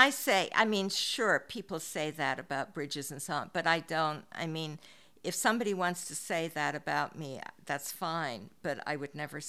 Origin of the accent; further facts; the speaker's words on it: Hong Kong; first language Chinese; English is a second language; moved away as an adult; now in United States; I'm also of mixed cultures because I grew up in Hong Kong, and then I came to America, you know, as an adult, really. And then Chinese was my first language, English my second.